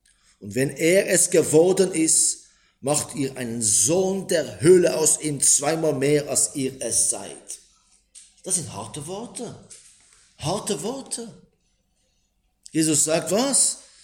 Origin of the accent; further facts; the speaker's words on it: Israel; ich bin ja selber in Israel aufgewachsen und viele, die in meinem Status in Israel hatten, wir sind ja als Christen in Israel aufgewachsen.